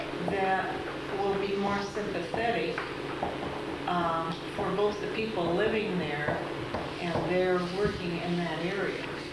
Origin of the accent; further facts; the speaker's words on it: Seattle, Washington, United States; We're from Seattle.